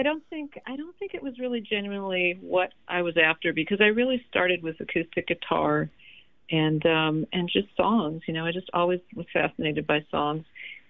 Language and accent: English; New York, United States; also born or lived in Long Island / Hong Kong; I was born in New York on Long Island, didn't live there very long. We moved upstate to the lower Hudson Valley. And then when I was a kid, we moved over to Hong Kong for about 3 years.